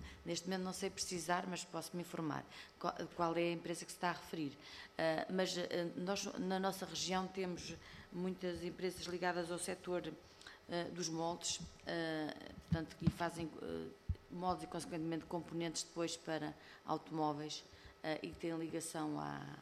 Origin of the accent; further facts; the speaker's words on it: Porto de Mós, Leiria, Portugal; eu sou do distrito de Leiria, mas aqui o deputado Jorge Gabriel também é do distrito de Leiria, embora eu seja do concelho de Porto de Mós, um concelho mais a norte, mas que se situa no centro do distrito